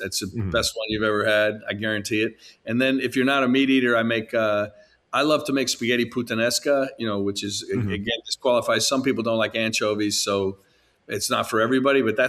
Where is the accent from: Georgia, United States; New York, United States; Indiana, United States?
New York, United States; Long Island; now in Chicago, United States; No, I grew up in Long Island, New York.